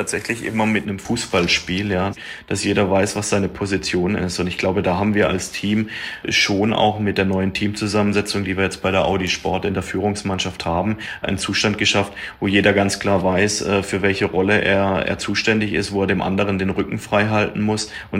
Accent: Neckarsulm, Baden-Württemberg, Germany; Ich bin wieder zurückgekommen in meine Heimat, wo meine Karriere hier vor über 20 Jahren gestartet hat bei Audi in Neckarsulm.

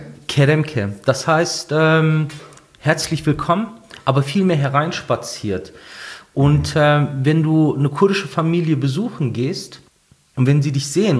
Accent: Bottrop, North Rhine-Westphalia, Germany; Genau, das ist Bottrop.

